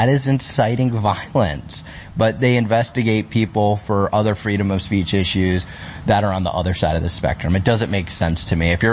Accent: Antioch, Illinois, United States; also born or lived in Kenosha, Wisconsin; So I grew up in Antioch, Illinois, in Kenosha, Wisconsin, with single mom, two sisters, and they're doing good. So that's pretty much my upbringing, just small town.

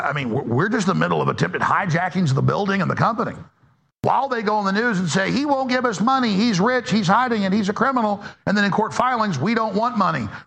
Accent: United States; because I'm a Trump supporter and I'm an American patriot.

